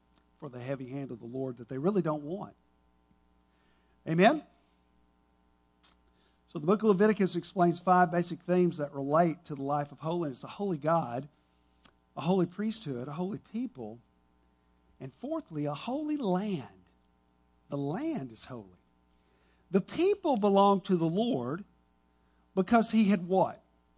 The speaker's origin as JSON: {"language": "English", "region": "Texas", "country": "United States", "said": "I'm an American, a Texan, Southeast Texan, living in the Houston area."}